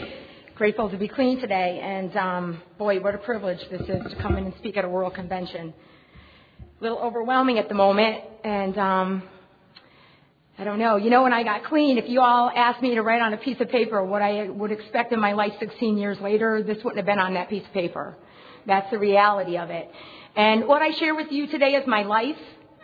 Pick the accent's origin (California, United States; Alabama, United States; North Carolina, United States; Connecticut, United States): Connecticut, United States; Hartford; I've had the privilege of speaking at our convention in Connecticut. I come from the Hartford area in Connecticut.